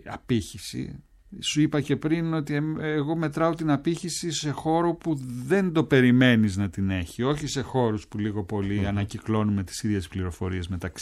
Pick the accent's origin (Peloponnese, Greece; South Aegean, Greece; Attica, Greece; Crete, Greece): Crete, Greece; Rethymno; γιατί και εγώ είμαι κριτικός, παρόλο που το επώνυμό μου δεν το προδίδει. Από το Ρέθυμνο, δίπλα στα Χανιά, πολύ κοντά στα Χανιά.